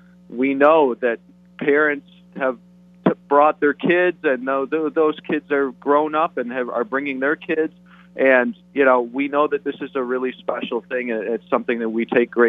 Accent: Detroit, Michigan, United States; now in Chicago, United States; I have been in Chicago for a long time, I guess long enough to say I'm a Chicagoan, but I actually grew up in Detroit, and I never transferred over my Detroit fandom.

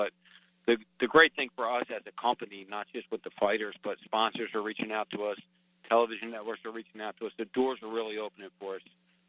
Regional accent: Philadelphia, Pennsylvania, United States; I'm from Philadelphia. I've promoted over 300 boxing and MMA shows in Philadelphia.

